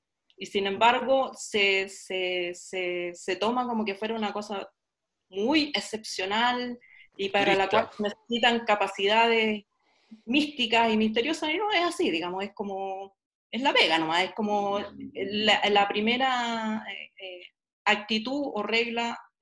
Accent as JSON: {"language": "Spanish", "country": "Chile", "said": "como soy chilena, por supuesto que también puse mucha atención a lo que pasaba con Chile"}